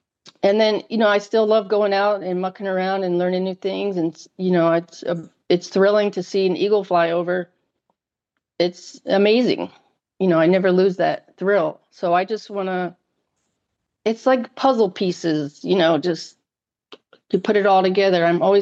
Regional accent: Sarasota, Florida, United States; Well, like I said, I was born in 59 in Sarasota. I'm a Florida native.

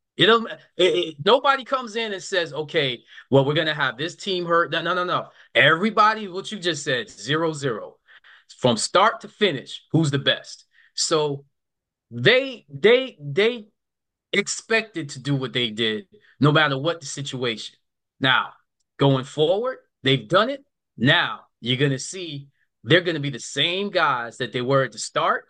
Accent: New York, United States; now in Memphis, United States; I'm a New Yorker. And if you know anything about New Yorkers, we're everywhere.

